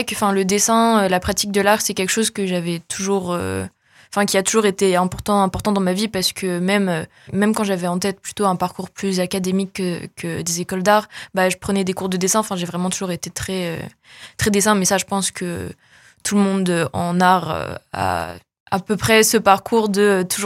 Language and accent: French; Paris, Île-de-France, France; Alors, moi, je viens de Paris, à la base. J'ai 21 ans, bientôt 22.